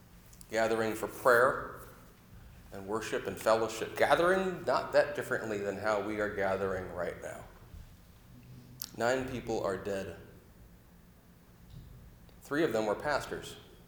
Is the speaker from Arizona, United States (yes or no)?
no; Auburn, Washington, United States; I grew up in Auburn, Washington, South King County.